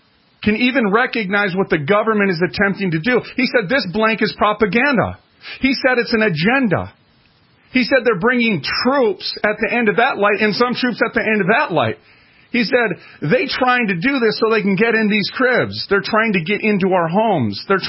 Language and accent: English; Minneapolis, Minnesota, United States; I'm from North Minneapolis. That would be the hood.